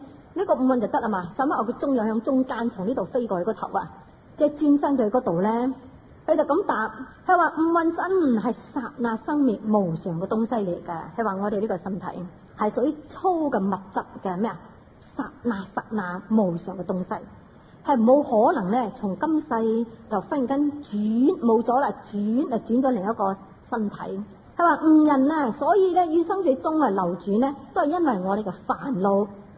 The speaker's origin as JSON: {"language": "Chinese", "country": "China", "said": "在我們中國呢，我們中國人不是很喜歡打坐這件事"}